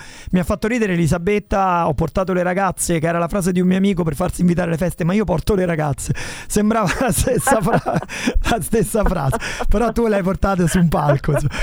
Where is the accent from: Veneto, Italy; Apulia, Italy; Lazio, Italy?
Lazio, Italy; Rome; scusa la pronuncia ma sono romano